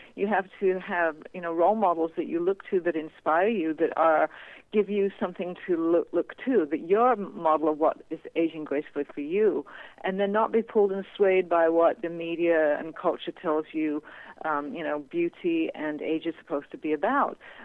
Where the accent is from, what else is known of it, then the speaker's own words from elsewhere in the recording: England, United Kingdom; I mean, I'm from England, and we only had three.